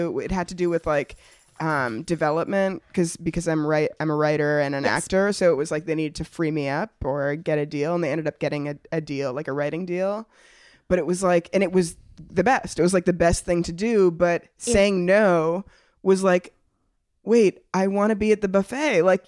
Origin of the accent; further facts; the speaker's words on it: Toronto, Ontario, Canada; I grew up in Toronto